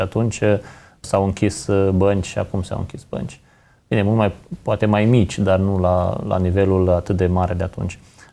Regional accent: Romania; nu cred că am fost pregătiți noi ca români să spunem mental că există în capitalism cicluri economice

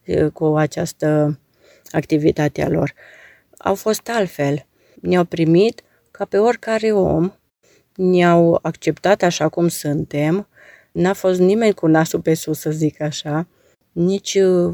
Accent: Mediaș, Sibiu County, Romania; now in Sibiu, Romania; Eu deloc sunt de la Mediaș, părinții mei, adică cu mama am stat, acolo am stat la Mediaș, dar venind la Sibiu, am luat chirie la Sibiu pentru servici.

